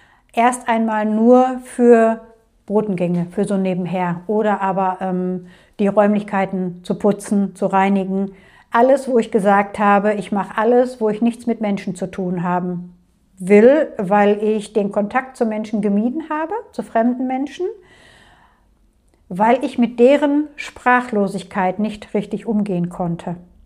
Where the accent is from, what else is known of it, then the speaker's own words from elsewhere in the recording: Castrop-Rauxel, North Rhine-Westphalia, Germany; Also ich bin Jahrgang 67, bin seitdem in Castrop-Rauxel. Also ich bin hier geboren, ich werde auch tendenziell hier sterben. Das ist meine Heimat.